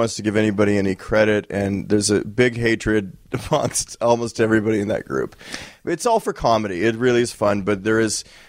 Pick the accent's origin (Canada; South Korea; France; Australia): Canada; Winnipeg, Manitoba; I mean, I'm from Winnipeg.